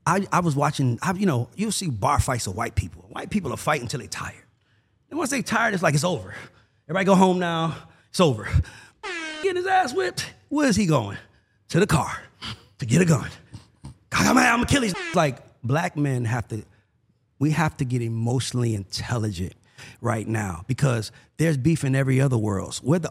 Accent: College Park, Georgia, United States; No, I'm from College Park, Georgia, Gobby Road, Old National, Hidden Woods, Old Town Villa.

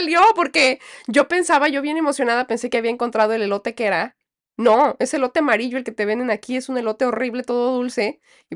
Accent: Mexico; Piensan realmente que soy norteamericana y no que soy mexicana.

